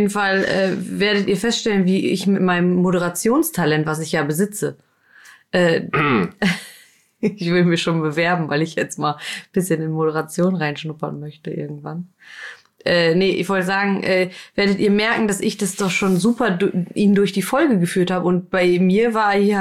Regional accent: Berlin, Germany; ich habe im Kreuzberg gewohnt, am Cottbuser Tor. Könnt ihr mal googeln, was da so am Tag los ist. Behütet bin ich aufgewachsen hier in Berlin.

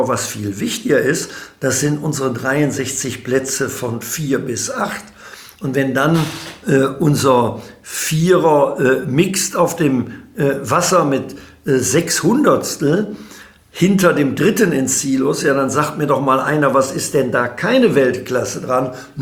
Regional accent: Rhineland, Germany; Da sagen wir bei uns im Rheinland salopp, auch andere Leute haben schöne Töchter.

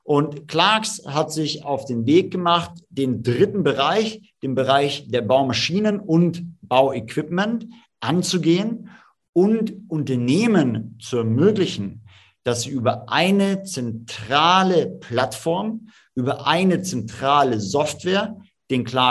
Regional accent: Munich, Bavaria, Germany; also born or lived in Tyrol, Austria; komme ursprünglich aus Tirol, wie auch mein Bruder, der Mitgründer von Clarks ist. Wir sind dann im Münchner Süden aufgewachsen, haben in Innsbruck beide zusammen studiert

